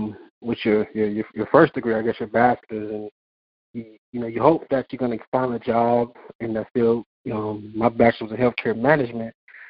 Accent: Miami, Florida, United States; I'm from Miami. I kind of grew up around rough neighborhoods and with the rough guys.

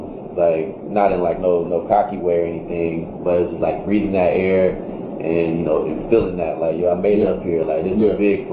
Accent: Tallahassee, Florida, United States; from Tallahassee, I was like, man, I flew up today just to try to meet

